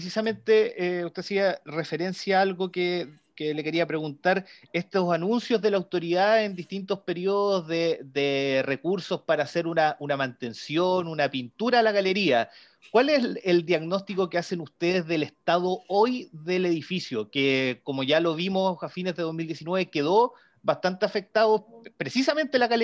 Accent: Concepción, Biobío, Chile; Porque para quienes somos de Concepción, hemos vivido siempre acá

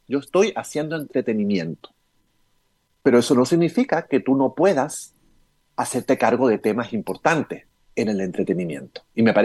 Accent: Chile; Yo lo pensé desde el punto de vista como chileno

